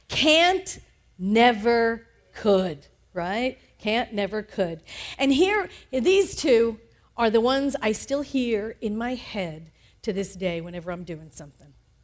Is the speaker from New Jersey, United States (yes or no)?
no; New York, United States; There was a lot of those things in the Northeast. I grew up in New York.